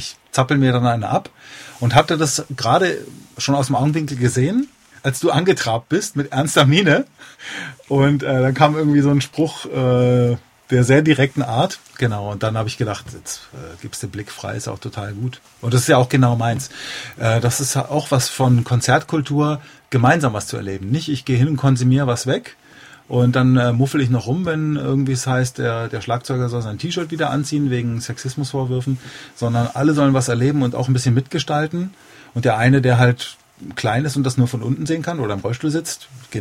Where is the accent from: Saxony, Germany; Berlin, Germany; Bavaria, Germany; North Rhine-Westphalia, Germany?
Berlin, Germany; Ich bin ja hier in Berlin groß geworden